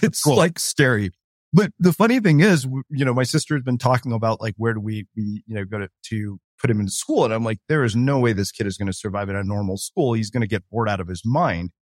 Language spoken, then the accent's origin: English; California, United States; I didn't go to my prom, even though I grew up in California.